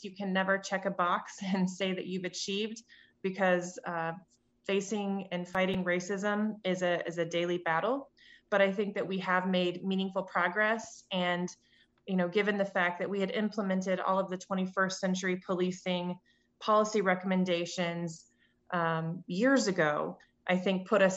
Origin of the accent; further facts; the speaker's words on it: Kansas City, Missouri, United States; I am from Kansas City originally